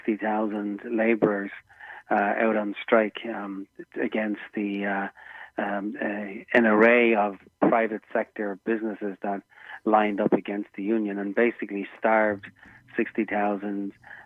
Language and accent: English; Ireland; now in Canada; I lived in relative poverty growing up in Ireland.